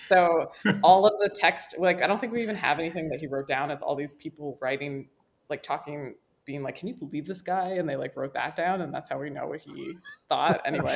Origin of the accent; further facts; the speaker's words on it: New Jersey, United States; we like tried to go to Shakespeare in the Park because I grew up in New Jersey